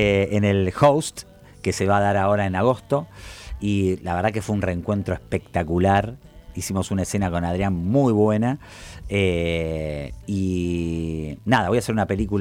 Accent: Córdoba, Argentina; also born or lived in Mar del Plata; Bueno, yo me crié en Córdoba, que es, digamos, un lugar de montaña, obviamente. Nací en Mar del Plata, pero me crié en Córdoba.

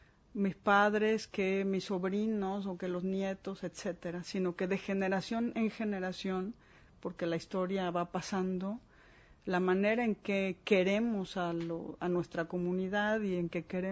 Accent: Mexico; de qué manera somos ahora mexicanos los mexicanos

